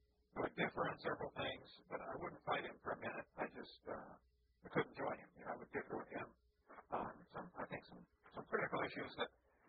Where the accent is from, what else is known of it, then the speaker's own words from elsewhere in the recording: East Peoria, Illinois, United States; now in Pensacola, United States; But from Peoria, Illinois, which is my hometown, East Peoria, actually, you can drive there.